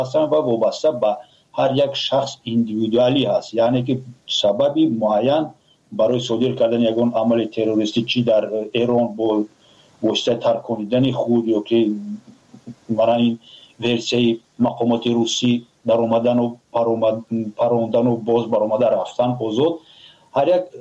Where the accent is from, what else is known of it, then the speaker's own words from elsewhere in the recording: Tajikistan; یگان فیلم تاریخی که فخر کنند تاجیکان که ما تاجیک هستیم نداریم.